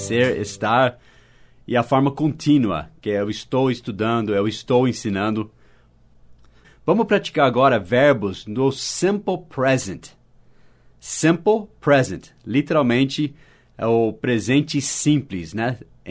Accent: United States; Portuguese is a second language; now in Brazil; Eu moro no Brasil. Eu disse no começo que eu sou dos Estados Unidos, mas eu moro no Brasil.

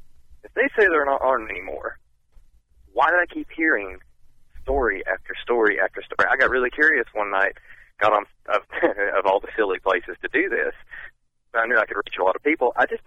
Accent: North Carolina, United States; You know, I grew up in the South Omni Valley down to the base of the Pisgah Ridge, and you'll go up Highway 151, takes you all the way up to Blue Ridge Parkway.

